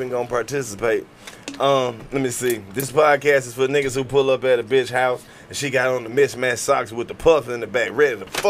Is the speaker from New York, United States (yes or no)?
no; Mississippi, United States; Yeah, I'm from Mississippi.